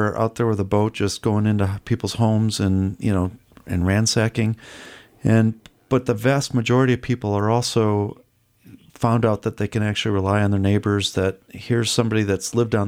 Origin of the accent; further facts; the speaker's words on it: Chicago, Illinois, United States; Yeah, Chicago.